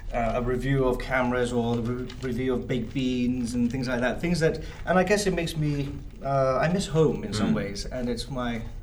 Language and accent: English; England, United Kingdom; growing up in England